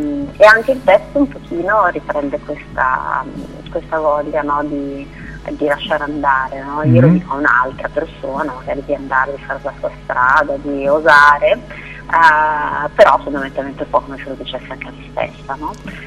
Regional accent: Desenzano del Garda, Lombardy, Italy; io sono del Lago di Garda, è una in un posto diciamo vicino a Desenzano, dove sono io

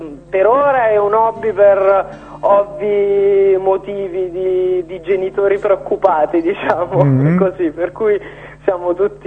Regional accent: Potenza, Basilicata, Italy; born there; now in Naples, Italy; siamo nati a Potenza, poi per questioni di studio io vivo a Napoli

